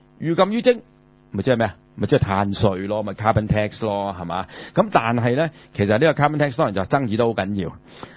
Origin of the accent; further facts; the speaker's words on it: Hong Kong; 我哋唔係美國佬啊我哋中國人我哋係香港人就算你唔承認中國人我哋係香港人